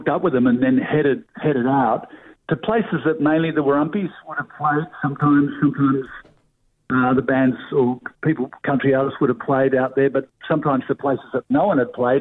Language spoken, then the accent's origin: English; Sydney, New South Wales, Australia; we're from Sydney. You know, we grew up in Sydney.